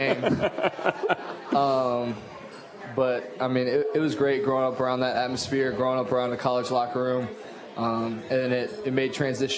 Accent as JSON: {"language": "English", "town": "Baton Rouge", "region": "Louisiana", "country": "United States", "said": "So I'm from Baton Rouge, Louisiana. My dad coached football as I grew up, so I've always been around it."}